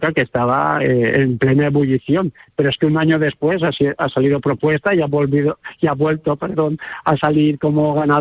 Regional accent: Valencian Community, Spain; Como valenciana

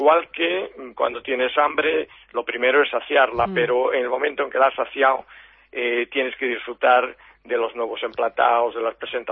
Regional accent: A Guarda, Galicia, Spain; now in Pontevedra, Spain; yo soy de la Guardia, pero llevo muchísimos años con estudio en Pontevedra, llevo 19 años en Pontevedra, por lo que podría decir que efectivamente me siento pontevedrés.

